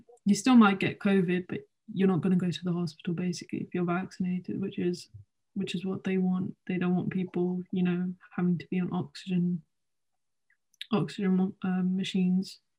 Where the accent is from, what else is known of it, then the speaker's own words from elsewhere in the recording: India; I'm trying not to look at the news too much about India because I'm Indian myself